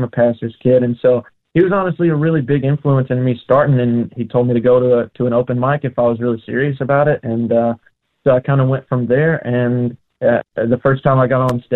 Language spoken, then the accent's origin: English; Selmer, Tennessee, United States; also born or lived in Mississippi; I grew up in a small town called Selmer, Tennessee, and then moved right across the Tennessee state line into Mississippi, where my family lives now, and actually where I'm visiting right now, Corinth, Mississippi.